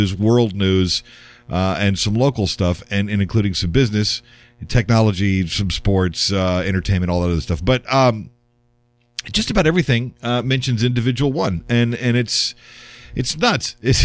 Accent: San Antonio, Texas, United States; also born or lived in Louisiana; Aha. My sister lives just out of there in Kyle, Texas. And I grew up in San Antonio.

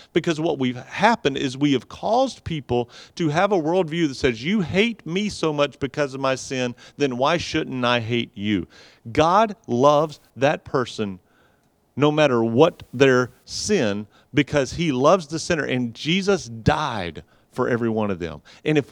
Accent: the South, United States; but I grew up in the South, okay?

